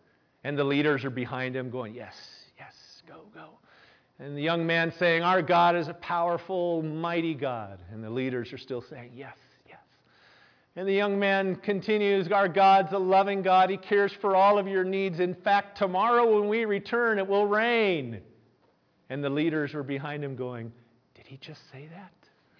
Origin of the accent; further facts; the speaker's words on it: United States; because I'm American and we don't do this here.